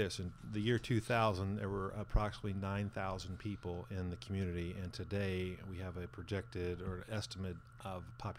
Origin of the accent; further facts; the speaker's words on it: Sheridan, Indiana, United States; Yeah, you know, I grew up in Northwest Hamilton County. I'm a Sheridan kid.